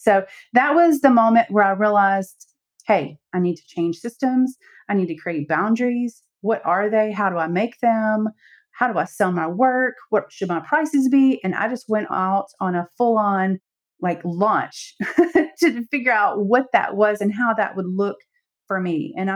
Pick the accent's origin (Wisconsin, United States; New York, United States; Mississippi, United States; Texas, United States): Mississippi, United States; also born or lived in Alabama; I was born and raised in the South. I'm from Mississippi, and I have three children.